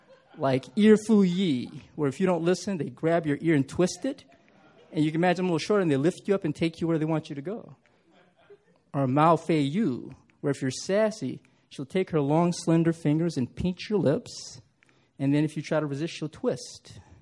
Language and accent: English; Charlotte, North Carolina, United States; now in Washington, United States; I am a Southerner, so raised in Charlotte, North Carolina